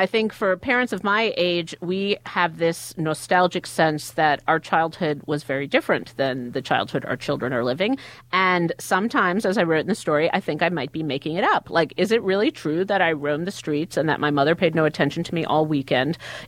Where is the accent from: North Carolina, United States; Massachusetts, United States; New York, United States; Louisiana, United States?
New York, United States; Queens; I grew up in Queens, so I grew up in a bunch of apartment buildings.